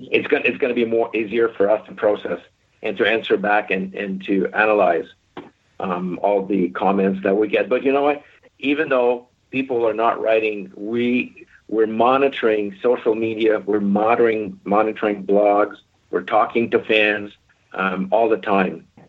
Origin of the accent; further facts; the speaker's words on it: Canada; But I'm Canadian, so you never know.